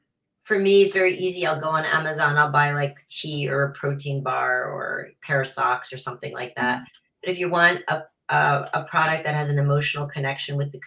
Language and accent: English; Paris, Île-de-France, France; I from the age of 7 to 19, I was raised in Paris.